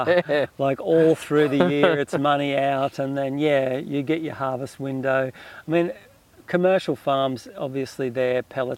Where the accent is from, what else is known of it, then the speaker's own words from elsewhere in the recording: Brisbane, Queensland, Australia; from way back when I was a kid, growing up in Brisbane